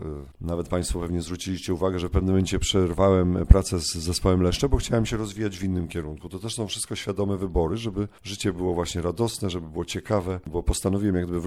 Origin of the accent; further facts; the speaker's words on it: Pomeranian Voivodeship, Poland; ja pochodzę z bardzo malutkiej wsi na Kaszubach, po Błocie. To jest koło 16 rodzin rzeczywiście i moja mama była tam nauczycielką i z ojcem tam uczyli w szkole.